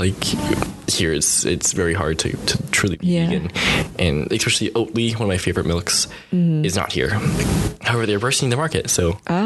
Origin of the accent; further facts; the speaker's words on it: Virginia, United States; Oh, I'm from Virginia. It's Appalachian Mountains. It was where I did all my camping, and it, again, barbecued.